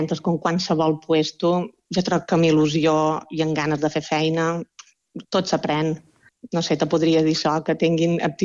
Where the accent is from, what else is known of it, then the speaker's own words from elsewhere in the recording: Balearic Islands, Spain; som menorquina.